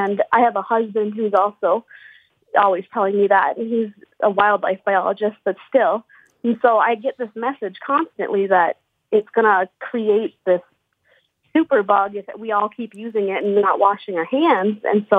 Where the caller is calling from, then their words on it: St. Cloud, Minnesota, United States; St. Cloud, Minnesota. So it's like central Minnesota, like right in the middle.